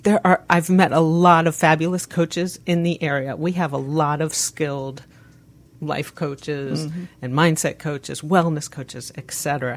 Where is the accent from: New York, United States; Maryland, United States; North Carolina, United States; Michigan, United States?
Maryland, United States; I was born and raised in Maryland, and I lived the majority of my life up there. And between D.C. and Baltimore.